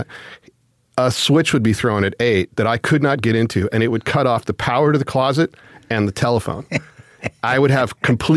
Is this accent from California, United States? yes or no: yes; Berkeley, California, United States; I grew up in Berkeley.